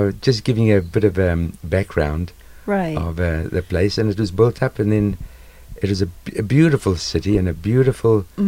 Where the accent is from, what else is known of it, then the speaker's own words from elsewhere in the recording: South Africa; also born or lived in Lithuania; Oh, just, I must have been a year old, and we came here while the war was just in 1940.